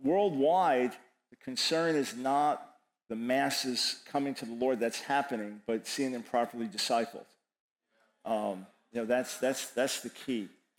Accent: Long Island, New York, United States; I was born in New York City, raised on Long Island

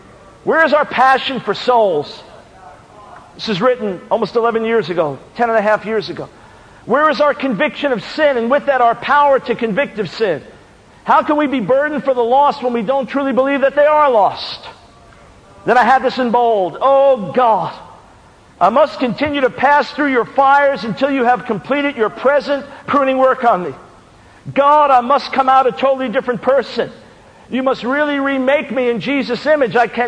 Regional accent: New York, United States; Now, I often, in describing my background, my wife and I, we're Jews from New York.

